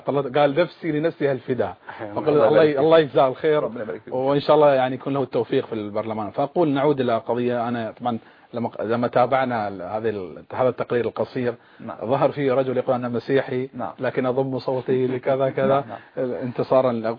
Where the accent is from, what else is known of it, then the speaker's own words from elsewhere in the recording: Bahrain; لانه الان عندنا في البحرين فعلا كما يقال المعركه الانتخابيه